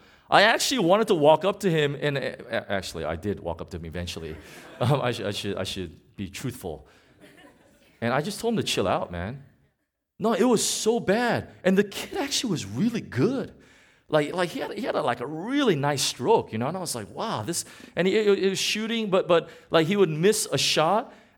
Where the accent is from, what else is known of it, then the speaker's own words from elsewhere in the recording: United States; because I'm an American citizen. And so I'm very proud to be American. Even though Trump is in office, I'm still proud to be an American.